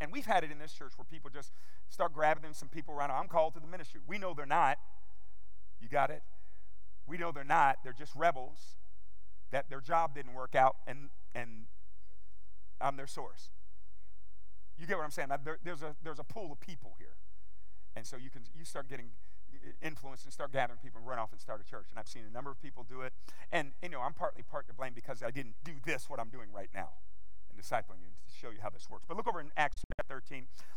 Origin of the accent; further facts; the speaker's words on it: Columbus, Ohio, United States; I grew up in World Harvest Church, Rod Parsley's church in Columbus, Ohio.